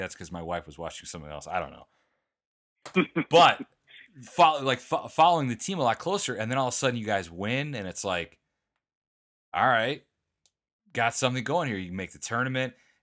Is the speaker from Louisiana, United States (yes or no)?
no; Valparaiso, Indiana, United States; but then I felt bad for Valpo because, you know, that's my hometown.